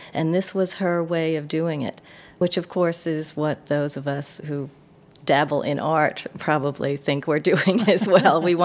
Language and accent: English; New York, United States; And, you know, growing up on Long Island, you grow up with that terrible bias that there are other cities in the world, but not really.